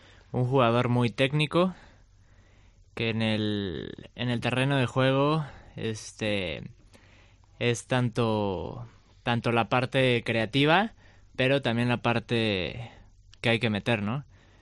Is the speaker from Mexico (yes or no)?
yes; Mexico; Nosotros como mexicanos pedimos resultados a la selección